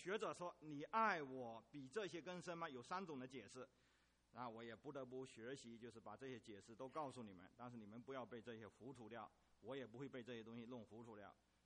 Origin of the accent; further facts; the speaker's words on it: China; now in United States; 虽然我们中国人到美国来